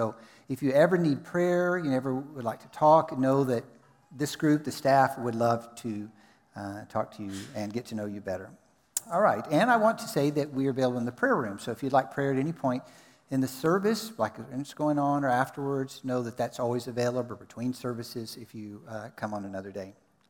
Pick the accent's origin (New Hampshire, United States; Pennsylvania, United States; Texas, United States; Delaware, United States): Texas, United States; accent: Texan; last fall, I was in Texas, which is where I'm originally from. You can probably pick that up with my accent